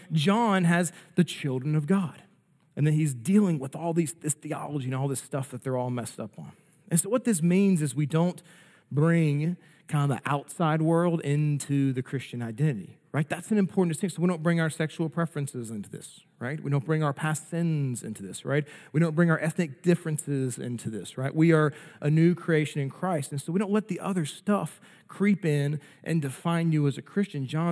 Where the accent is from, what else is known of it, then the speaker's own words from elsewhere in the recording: Philadelphia, Pennsylvania, United States; moved away as an adult; but I grew up in Philly.